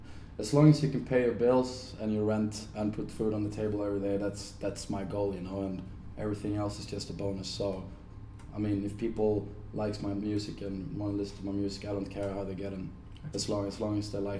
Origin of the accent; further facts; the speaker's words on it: Sweden; English is a second language; last year, I visited my hometown, my family.